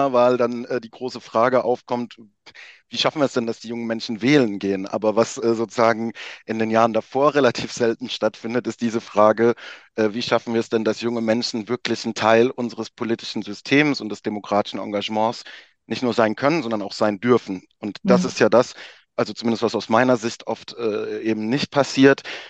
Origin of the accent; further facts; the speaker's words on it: Rhineland-Palatinate, Germany; Also dann, wenn ich in Rheinland-Pfalz, wo ich herkomme, was bestelle im Internet